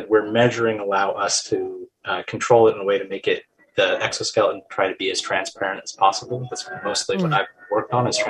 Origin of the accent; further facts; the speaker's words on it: Aberdeen, Idaho, United States; I had a friend from my hometown, actually, Aberdeen, Idaho